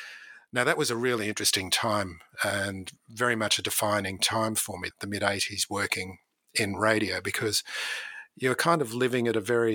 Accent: Sydney, New South Wales, Australia; I was born in Sydney and grew up in a wonderful, loving family.

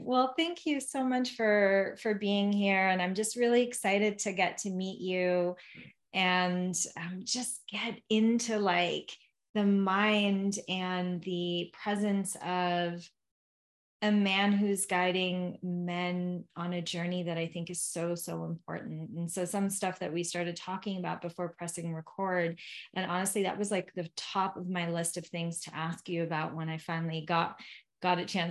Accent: Lebanon; first language Arabic; English is a second language; I'm Lebanese. I grew up in Lebanon. So I speak Arabic

